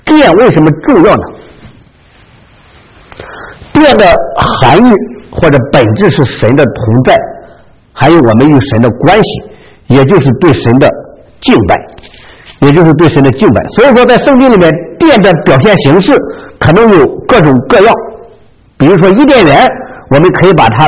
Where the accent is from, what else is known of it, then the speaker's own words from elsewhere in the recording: China; 这就像我们中国人所讲的那样，亡我之心不死